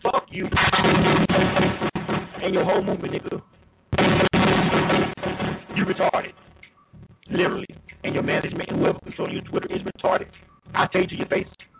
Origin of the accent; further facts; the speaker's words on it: the South, United States; I'm from the South, and I don't listen to a lot of what I don't listen to a lot, a majority, especially now.